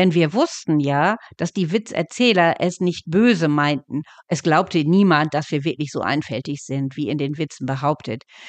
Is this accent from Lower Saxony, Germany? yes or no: yes; Lower Saxony, Germany; da gab es bei uns in Ostfriesland die friesische Freiheit